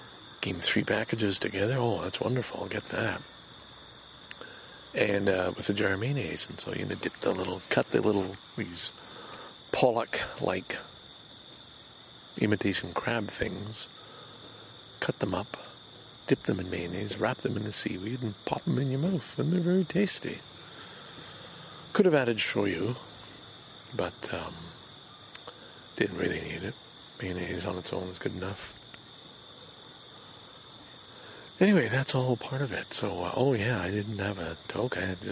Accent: Canada; traveled Europe in 1969, I had that Canadian lumberjack, the red plaid jacket that identified you as a Canadian.

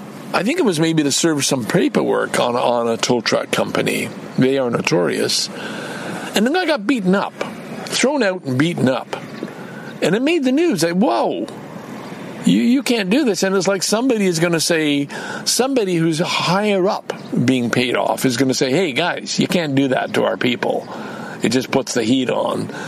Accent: Montreal, Quebec, Canada; even if you're not from Montreal, it appeals to me more because I am from Montreal.

